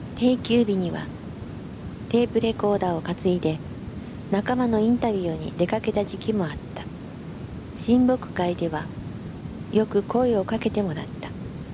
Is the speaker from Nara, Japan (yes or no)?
no; Higashiosaka, Osaka, Japan; 初年度は私の地元東大阪で